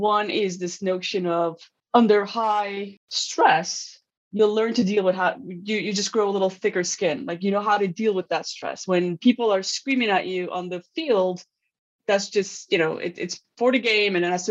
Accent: Turkey; So I grew up in Turkey

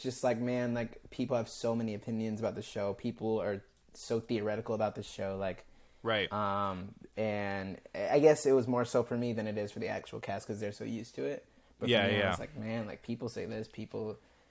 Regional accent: Georgia, United States; Well, I grew up in Georgia. Southern boy.

